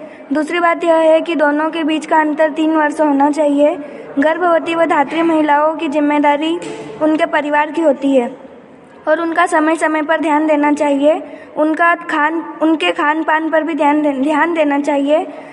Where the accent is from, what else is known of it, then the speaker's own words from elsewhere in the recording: Umarda, India; मैं ग्राम उमरदा से हूँ।